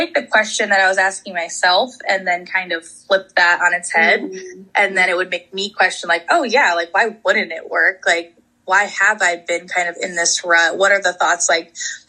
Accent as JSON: {"language": "English", "region": "East Coast", "country": "United States", "tie": "born or raised there", "said": "I grew up on the East Coast and then I went to college in the Midwest, mm-hmm, and I married someone from the Midwest. So we live here in Northwest Kansas in a very rural area."}